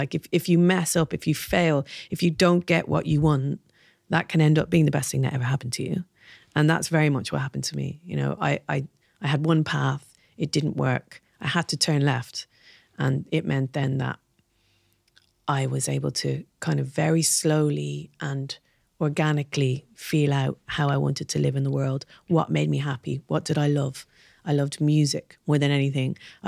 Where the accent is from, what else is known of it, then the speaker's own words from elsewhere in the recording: Dublin, Leinster, Ireland; all of the baggage that comes from growing up in Dublin, you know, everyone wants to know what school you go to.